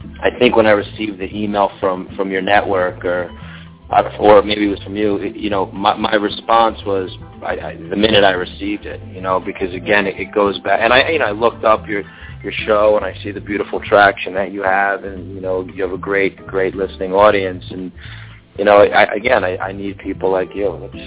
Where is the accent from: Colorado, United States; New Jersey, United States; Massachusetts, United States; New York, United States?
New Jersey, United States; I was a Jewish kid from New Jersey.